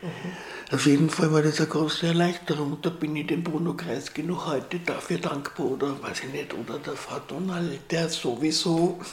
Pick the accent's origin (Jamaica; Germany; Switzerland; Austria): Austria; Vienna; born or raised there; also born or lived in Salzburg